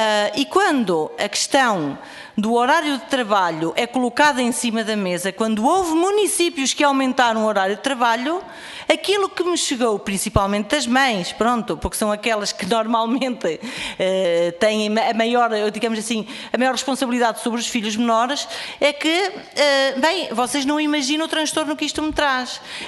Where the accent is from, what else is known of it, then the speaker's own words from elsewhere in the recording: Chaves, Vila Real, Portugal; eu sou transmontana e, portanto, é de Chaves mesmo. Eu sou de Chaves